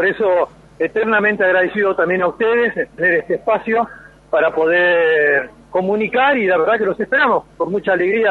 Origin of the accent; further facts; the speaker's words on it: Buenos Aires, Argentina; now in Tucumán, Argentina; como sabrán por el tono que tengo, no soy nacido en esta provincia, soy porteño, casado con una tucumana